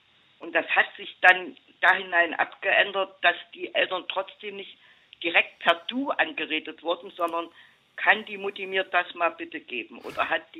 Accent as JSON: {"language": "German", "town": "Jena", "region": "Thuringia", "country": "Germany", "said": "Und komme aus Jena und alles Thüringen. Mütterlich, väterlicherseits, außer vielleicht mal ein Franzos dazwischen"}